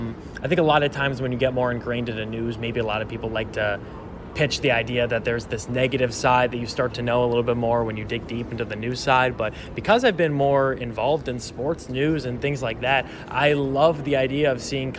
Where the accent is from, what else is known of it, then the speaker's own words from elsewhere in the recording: Colorado, United States; I have lived in Colorado my entire life